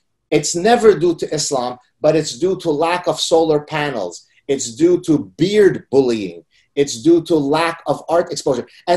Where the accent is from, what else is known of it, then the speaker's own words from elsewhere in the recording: Lebanon; first language Arabic; English is a second language; remained, doggedly in Lebanon, because Lebanon was our homeland. We were completely Arabic in our culture. My mother tongue is Arabic. We've been in the land for thousands of years.